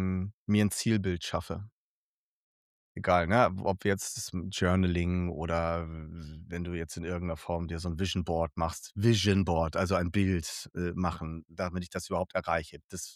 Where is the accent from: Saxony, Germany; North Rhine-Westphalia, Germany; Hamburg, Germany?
Hamburg, Germany; so als Hamburger